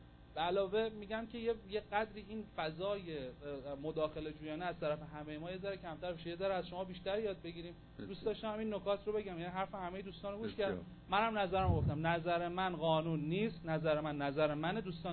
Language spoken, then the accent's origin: Persian; Iran; اگر من هویت ایرانیم رو داشته باشم